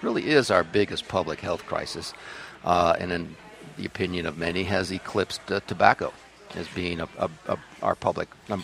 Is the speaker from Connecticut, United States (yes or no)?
yes; Connecticut, United States; because I'm formerly from Connecticut